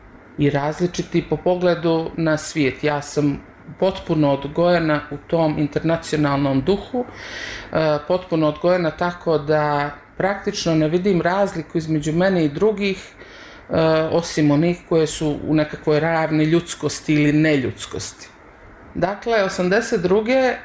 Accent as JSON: {"language": "Serbian", "country": "Montenegro", "said": "mogla bih se definisati kao nacionalna Crnogorka, ali nisam neko ko je pobožan. Međutim, ljudi uglavnom … doživljavaju kao muslimansko"}